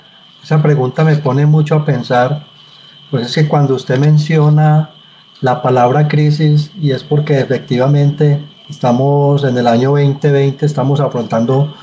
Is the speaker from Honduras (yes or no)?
no; Colombia; No existe una Colombia, sino que existimos nosotros como colombianos.